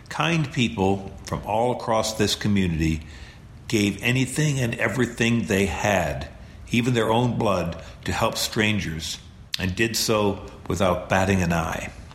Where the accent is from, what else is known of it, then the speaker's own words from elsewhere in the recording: Odessa, Texas, United States; I was born and raised here in Odessa, and I'm honored to serve its people in the Texas House of Representatives.